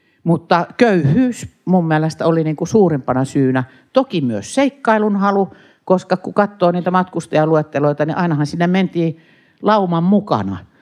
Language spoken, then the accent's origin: Finnish; Ostrobothnia, Finland; mähän olen kuitenkin kotoisin tuolta Pohjanlahden rannikolta